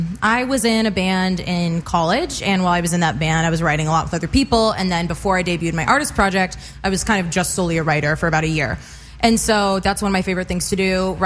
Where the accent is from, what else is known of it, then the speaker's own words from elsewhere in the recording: Oregon, United States; also born or lived in Miami / New York / Phoenix; So I was born in Miami, and then I've kind of lived everywhere. I lived in New York, Phoenix, and then I did my high school in Oregon.